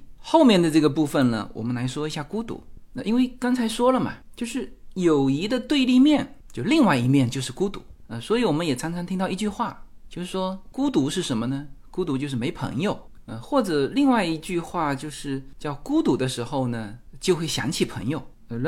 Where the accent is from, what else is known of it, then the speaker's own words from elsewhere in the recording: China; 我们中国人讲缘分，就交朋友。